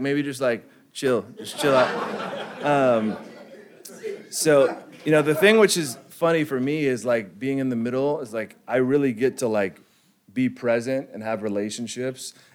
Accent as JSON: {"language": "English", "town": "Venice", "region": "California", "country": "United States", "tie": "born or raised there", "also_born_or_lived": "New Zealand", "said": "I come from an Irish Catholic family. I grew up in Venice, and we moved around a lot."}